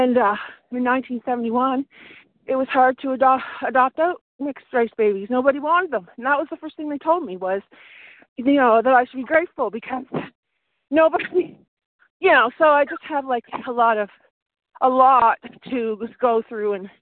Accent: Nova Scotia, Canada; And I'm from Nova Scotia.

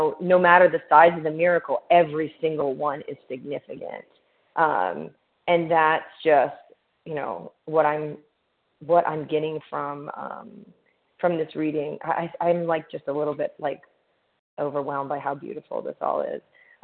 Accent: Louisiana, United States; And, you know, I'm from Louisiana, so I'm like, you know, I'm surrounded by Catholics down here.

